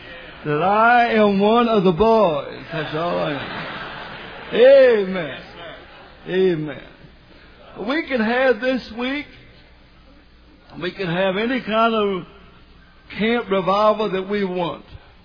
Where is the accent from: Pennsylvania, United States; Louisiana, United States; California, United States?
Louisiana, United States; New Orleans; I met a man once that told me that he visited in New Orleans, my hometown, and he said, I really had a good time.